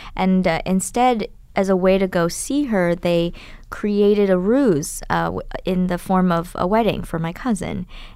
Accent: United States; You know, as an American, I felt that truth is the greatest value and freedom and independence.

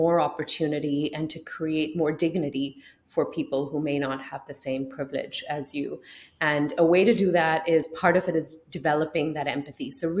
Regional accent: Singapore; I'm an immigrant, I'm a woman of color, I'm of Indian descent, I grew up in Singapore.

